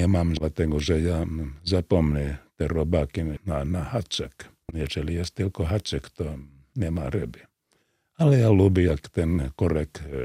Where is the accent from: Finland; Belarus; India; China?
Finland; Polish is a second language; u nas w Finlandii często jest tak, że ktoś tylko jest na drzwi, knock, i tam prezenty czekają.